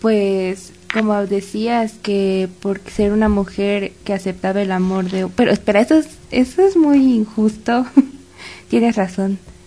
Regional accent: Morelos, Mexico; Nosotras somos de Morelos.

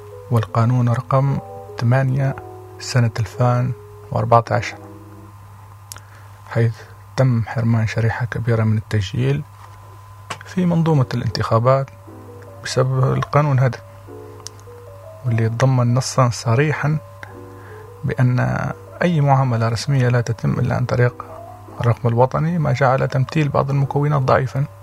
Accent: Libya; في بلادنا ليبيا يمثل الشباب الشريحة الكبرى في عدد السكان

